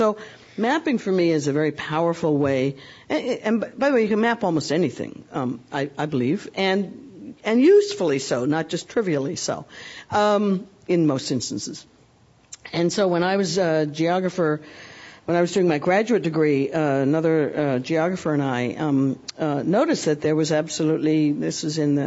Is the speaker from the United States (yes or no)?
no; Canada; As a Canadian, that makes a lot of sense.